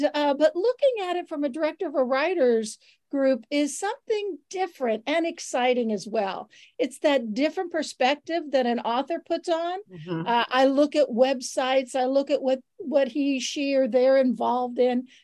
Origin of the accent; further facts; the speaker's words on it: Youngstown, Ohio, United States; I grew up in Youngstown, so I know the area well.